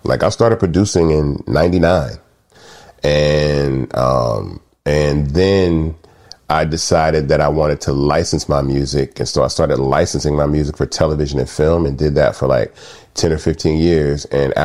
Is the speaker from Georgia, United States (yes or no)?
yes; Atlanta, Georgia, United States; also born or lived in Memphis; So I was born in Memphis, left Memphis at an early age and moved to Atlanta.